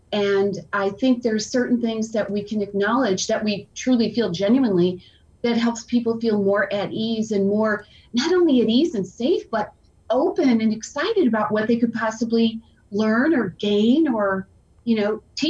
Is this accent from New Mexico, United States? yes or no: no; Chicago, Illinois, United States; No, I'm from Chicago.